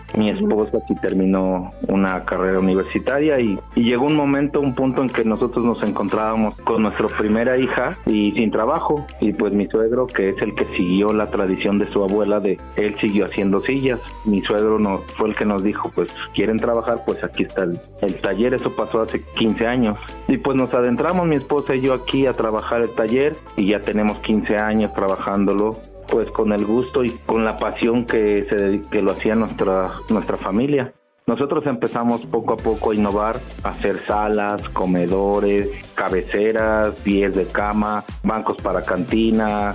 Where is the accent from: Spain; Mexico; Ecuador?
Mexico; Tenancingo, State of Mexico; Yo nací en la Ciudad de México, mis papás son de aquí de Tenancingo, y nos regresamos a vivir aquí cuando yo tenía como 10 años.